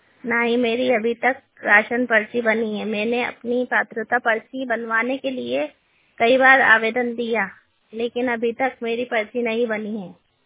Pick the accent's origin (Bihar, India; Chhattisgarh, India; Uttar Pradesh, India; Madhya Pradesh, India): Madhya Pradesh, India; Guna; मैं पुरानी छावनी गुना की रहने वाली हूँ। मेरे परिवार की स्थिति ठीक नहीं है।